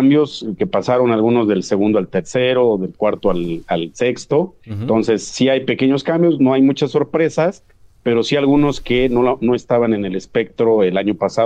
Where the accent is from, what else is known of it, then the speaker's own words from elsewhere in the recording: Hidalgo, Mexico; ahorita ando por acá, ya saben, en mi pueblo, acá en Hidalgo